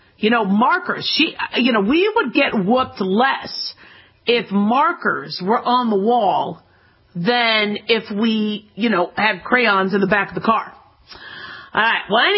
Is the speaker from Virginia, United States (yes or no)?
no; Phoenix, Arizona, United States; And now remember, I grew up in Phoenix, Arizona.